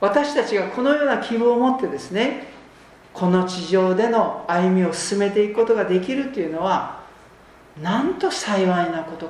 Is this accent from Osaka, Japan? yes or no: no; Sera, Hiroshima, Japan; 私の場合はですね、もう広島県のちょうど真ん中に位置いたします世羅町というところが私のふるさとです。